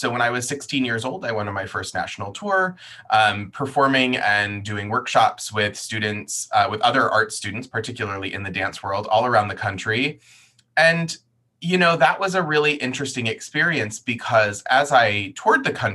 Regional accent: Portland, Maine, United States; my hometown of Portland, Maine

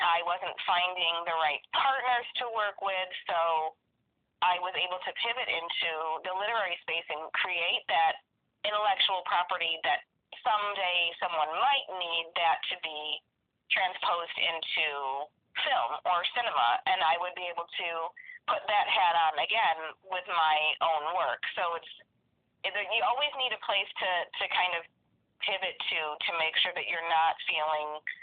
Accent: New York, United States; I am from New York. I'm from upstate New York, and actually in the center of the state, not just north of New York City, which everybody thinks upstate New York is. It's not. I'm in wine country.

